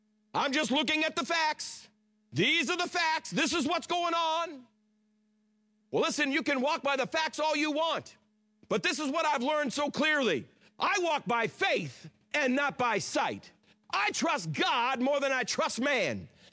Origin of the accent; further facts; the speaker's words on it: Massachusetts, United States; Now, I'm not from here. I came here from the Boston region.